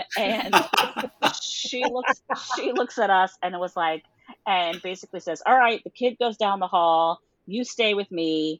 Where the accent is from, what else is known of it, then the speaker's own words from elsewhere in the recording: Florida, United States; now in New York City, United States; I was in New York City here where I live now, but I was here from Florida.